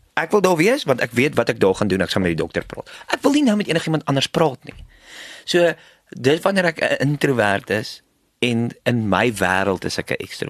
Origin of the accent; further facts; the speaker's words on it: Bethal, Mpumalanga, South Africa; ek is gebore in Bethal, in 1988, en toe op 'n plaas gebly daar, en toe baie rondgetrek